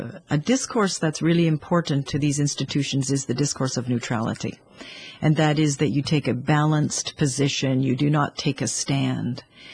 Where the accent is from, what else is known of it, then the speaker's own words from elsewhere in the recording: Canada; particularly in the so-called New World, where I'm from Canada